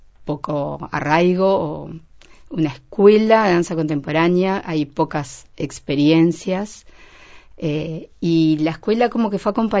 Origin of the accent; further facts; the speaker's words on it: Rocha, Uruguay; Yo soy rochense en realidad, no soy